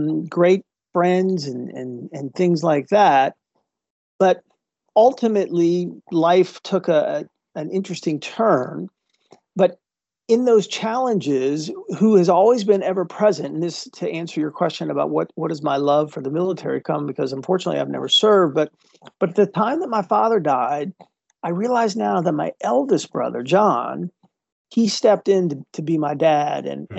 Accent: Washington, D.C. area, United States; also born or lived in Midwest; So I was born in January of 1963 in the Midwest. And then 3 years later, I don't remember, but we did ultimately move to the suburbs of Washington, D.C. And that's where I was raised.

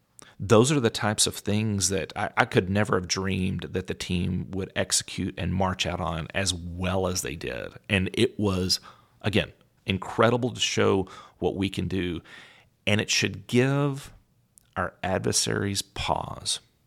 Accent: United States; I mean, we'd love to. I'm American. We get it done.

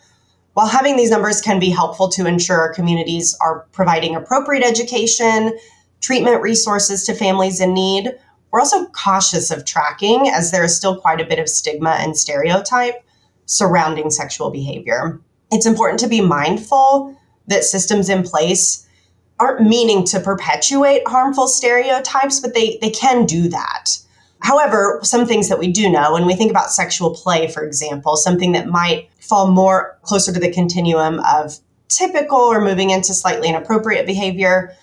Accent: Oklahoma, United States; now in Oklahoma City, United States; I was born and raised in Oklahoma, currently living in Oklahoma City.

